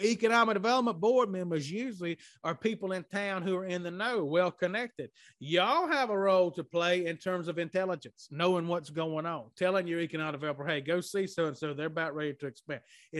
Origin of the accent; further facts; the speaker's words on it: Mississippi, United States; I'm from Mississippi. So the biggest city we have is Jackson.